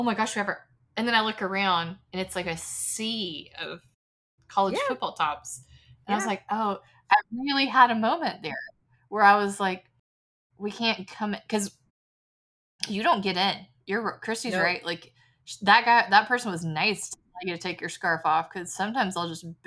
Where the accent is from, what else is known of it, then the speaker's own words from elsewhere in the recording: Georgia, United States; I'm from the United States. I'm from Georgia.